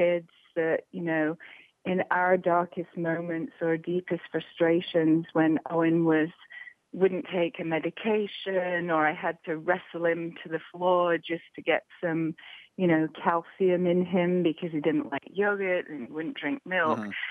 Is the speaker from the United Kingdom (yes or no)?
yes; United Kingdom; accent: English; I mean, I'm sure you can hear that I'm British, so...